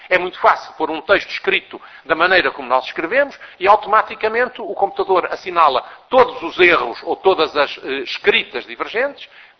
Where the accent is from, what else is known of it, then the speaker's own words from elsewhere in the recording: Mozambique; born there; Eu pessoalmente nasci em Moçambique, eu mesmo nasci em Moçambique.